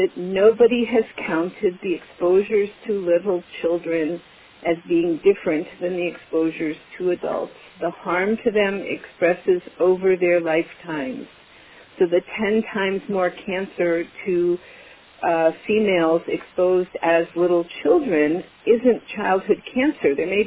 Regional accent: Illinois, United States; also born or lived in Indiana; When I was growing up in Illinois and Indiana, there were big hot spots

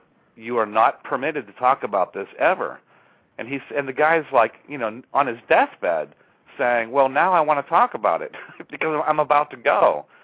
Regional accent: Pennsylvania, United States; There were certainly many, many sightings in Pennsylvania, my home state.

